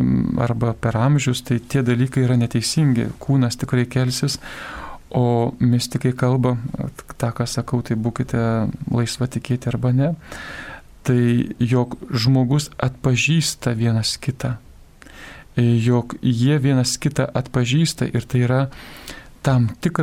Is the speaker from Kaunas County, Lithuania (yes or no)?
no; Šeštokai, Alytus County, Lithuania; kaip ir aš taip pat Dzūkas, aš iš Šeštokų.